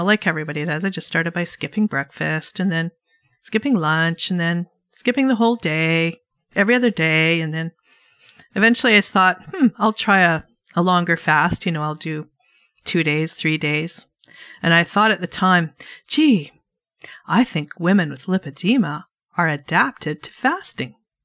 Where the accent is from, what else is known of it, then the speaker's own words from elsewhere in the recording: Canada; I'm proud that I'm a Canadian like Dr. Fung